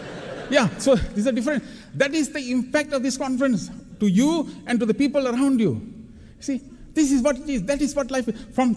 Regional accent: India; now in Texas, United States; 1972, I came to Texas from India.

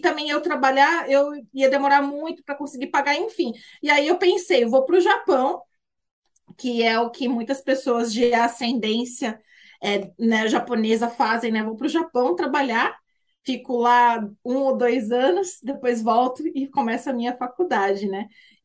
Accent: Mogi das Cruzes, São Paulo, Brazil; Eu sou de Mogi das Cruzes, São Paulo.

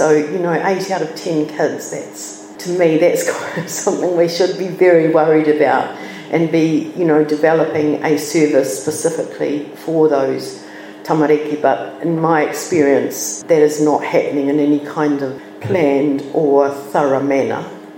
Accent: Nelson, New Zealand; I hadn't had that exposure growing up in Nelson.

